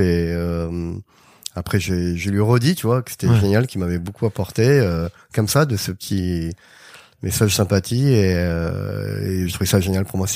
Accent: Arcachon, Nouvelle-Aquitaine, France; also born or lived in Bordeaux; Alors moi, je suis originaire de Bordeaux. J'ai grandi à Arcachon.

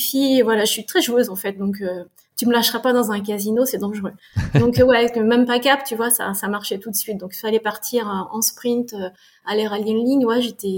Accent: France; also born or lived in Canada; Je suis née au Canada, j'ai vécu 13 mois, on est revenu vite en France, donc je suis d'une famille qui est complètement canadienne. J'ai grandi en France

